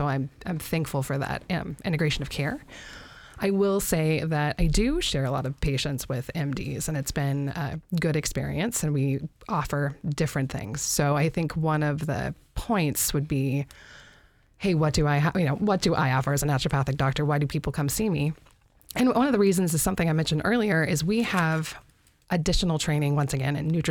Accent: Alaska, United States; So I grew up on the Kenai Peninsula.

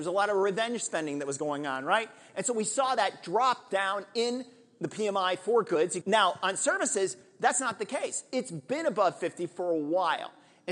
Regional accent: United States; But then, being American, we overdid it.

